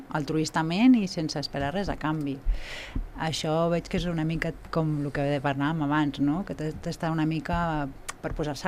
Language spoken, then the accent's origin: Catalan; Sabadell, Catalonia, Spain; Jo personalment, de petita vivia a Sabadell, en una barriada molt humil, a Caputxaner, i hi havia moltes ètnies gitanes.